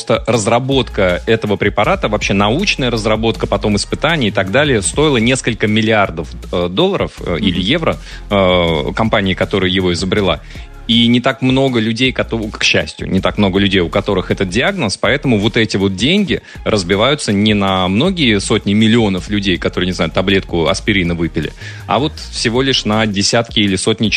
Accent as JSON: {"language": "Russian", "country": "Russia", "said": "я, да, действительно из России"}